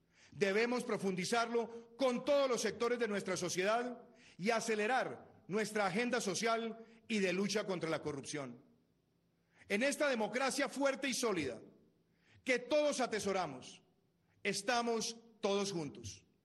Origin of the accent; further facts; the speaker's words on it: Colombia; como somos todos los colombianos